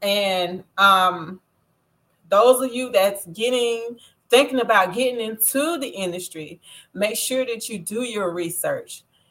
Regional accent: California, United States; now in Texas, United States; I'm from California, but I live in Texas.

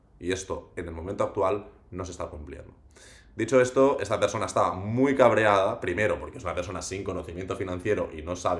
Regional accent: Catalonia, Spain; En fin, yo soy del Maresme

